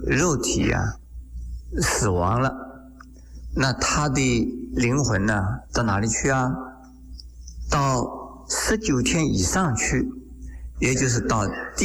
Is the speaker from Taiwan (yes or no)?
no; China; 在我们中国人没有